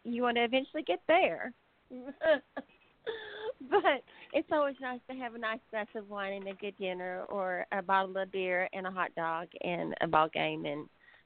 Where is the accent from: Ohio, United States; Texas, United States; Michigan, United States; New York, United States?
Texas, United States; because I am from Texas and we're all packing something around here, so.